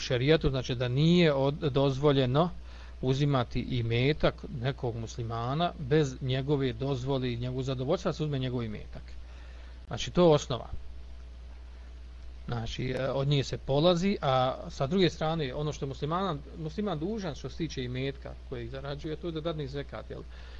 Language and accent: Bosnian; Bosnia & Herzegovina; porezi koji postoje danas na zapadu i koji postoji kod nas u Bosni